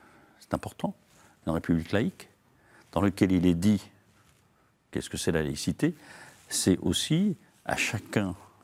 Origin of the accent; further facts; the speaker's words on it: Les Mureaux, Île-de-France, France; Moi, je suis natif des Mureaux, hein, j'ai 71 ans, j'ai toujours vécu dans ma ville.